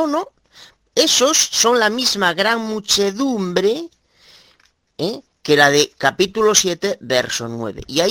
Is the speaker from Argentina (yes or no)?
no; Galicia, Spain; Soy Abogado de Galicia, España